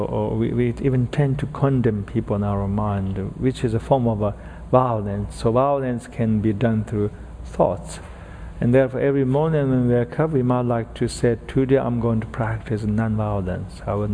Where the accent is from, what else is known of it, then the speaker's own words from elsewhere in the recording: Tibet, China; I remember when I was growing up in Tibet, in eastern Tibet, when somebody dies in my village, they invite me and other lamas. I was a lama at that time.